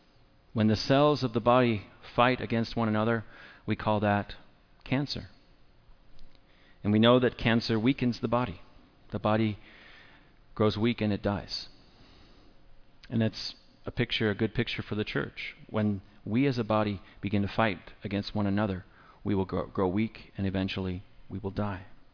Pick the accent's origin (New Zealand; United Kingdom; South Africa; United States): United States; California; I know her because she's from, you know, my hometown in Central California.